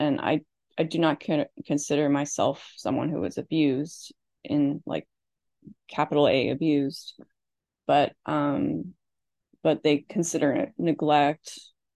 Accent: Midwest, United States; I grew up in the Midwest in an Irish Catholic family and went to Catholic school and all that fun stuff.

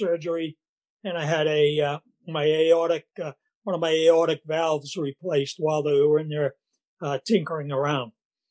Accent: Salem, Massachusetts, United States; accent: Boston; I was born in Salem, Massachusetts. I was brought up there in Salem. Some of you may have heard of Salem as the witch city, but that's where I was born and brought up. And I lived there until I went into the service at 18 years old.

